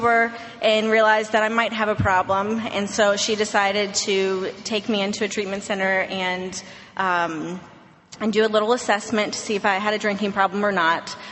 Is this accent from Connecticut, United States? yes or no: no; Nashville, Tennessee, United States; I went to a 30-day inpatient facility, and I'm from Nashville, so it was in Nashville.